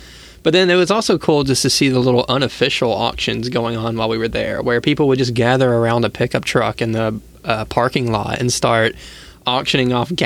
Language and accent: English; Atlanta, Georgia, United States; Like, I never grew up saying I'm from Atlanta, GA, but that seems to be pretty normal up here.